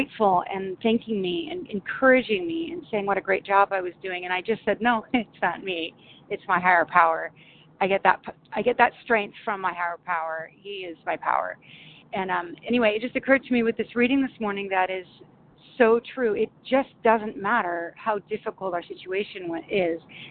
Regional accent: Washington, United States; I'm from Washington State, recovered compulsive overeater.

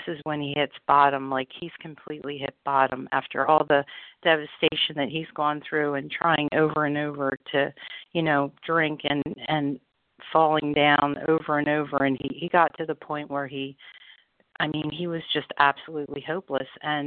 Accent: Pennsylvania, United States; I'm from Pennsylvania.

